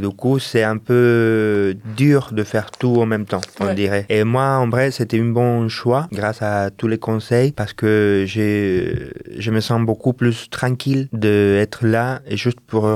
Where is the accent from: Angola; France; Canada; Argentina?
Argentina; French is a second language; moi, en tant qu'Argentin, je viens d'Argentine